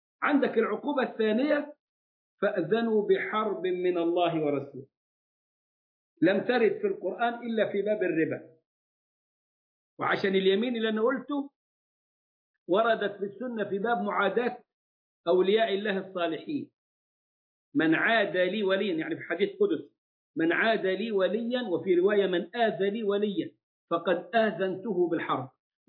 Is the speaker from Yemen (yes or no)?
no; Egypt; إحنا عندنا في مصر أرض أوقاف وقفت من أيام الحكم الملكي